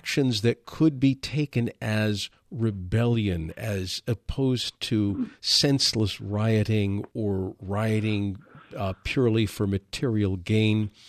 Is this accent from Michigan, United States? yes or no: yes; Detroit, Michigan, United States; So I'm from Detroit originally, and in 1967, we had what we then called the Detroit Riot.